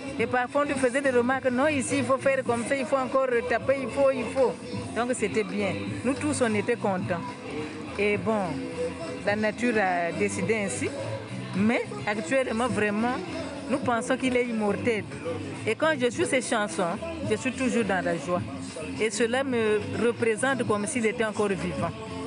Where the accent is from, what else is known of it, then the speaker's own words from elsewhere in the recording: Brazzaville, Republic of the Congo; Oui. Nous sommes de Bakongo.